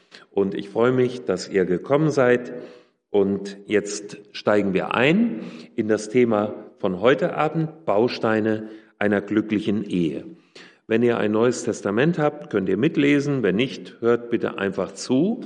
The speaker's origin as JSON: {"language": "German", "region": "Hesse", "country": "Germany", "said": "Ich komme aus dem Landkreis Fulda aus Hessen."}